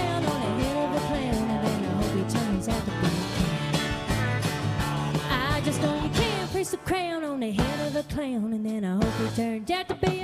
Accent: Monkey's Eyebrow, Kentucky, United States; Well, I'm originally from Monkey's Eyebrow, Kentucky, as you heard before. It is definitely a real place. I didn't really think it was weird until I left.

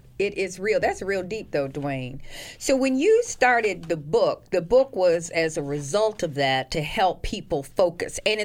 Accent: Indiana, United States; Well, I'm from Indiana, so we'll have that's the next conversation.

